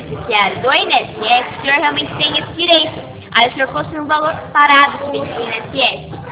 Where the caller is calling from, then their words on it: São Paulo, Brazil; Fala aqui de São Paulo. Capital de São Paulo